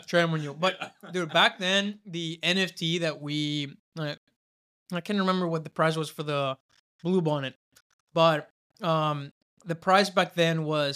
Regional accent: Austin, Texas, United States; also born or lived in San Antonio / California; finished high school in Austin. So I don't want to say I'm a transplant from California because I was first in Texas and then went to California

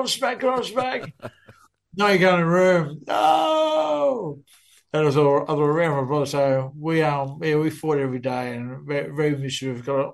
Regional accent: Townsville, Queensland, Australia; born there; also born or lived in Wagga / Darwin / Brisbane / Gold Coast; Yeah, so I grew up, I was born in Townsville.

